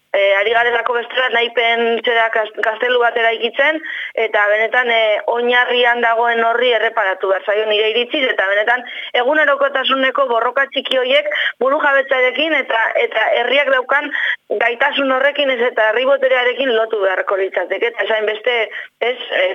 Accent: Basque Country, Spain; ni Ezkerraldeakoa naiz

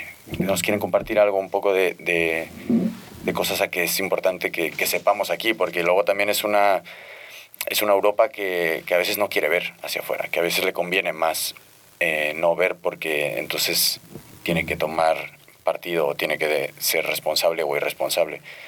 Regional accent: Mexico; y como mexicano, compa, también simpatizante de vosotras

